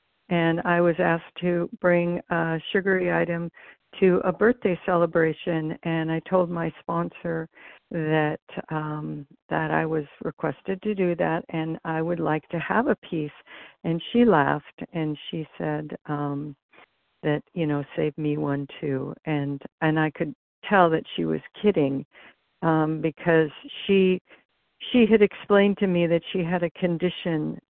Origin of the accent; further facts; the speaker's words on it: California, United States; I am from California.